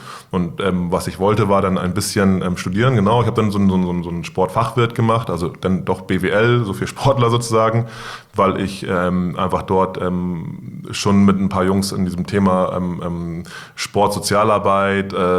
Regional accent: Hamburg, Germany; Ich komme aus Wilhelmsburg, ich bin dort aufgewachsen und deswegen, glaube ich, habe ich so ein gewisses Verständnis für den Stadtteil

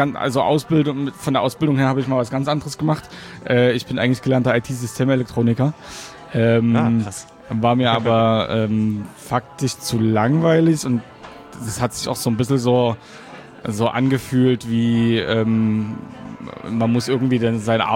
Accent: Dresden, Saxony, Germany; Ich komme aus Dresden.

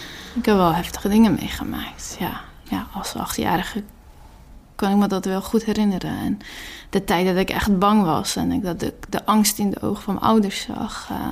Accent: Afghanistan; now in Rotterdam, Netherlands; ik ben 2 maanden geleden naar Afghanistan geweest. Dat is mijn vaderland.

